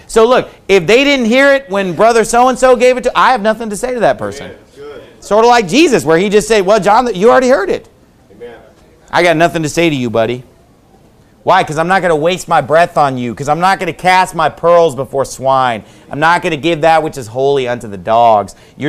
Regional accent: United States; born there; first language English; I'm glad that I was born in America. That's a blessing. And you know, of all the languages to be born speaking, I'm glad I was born speaking English.

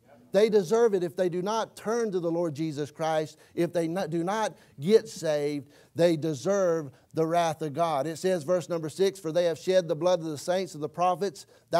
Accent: Humboldt, Tennessee, United States; I'm from Humboldt, Tennessee. Population 8,000.

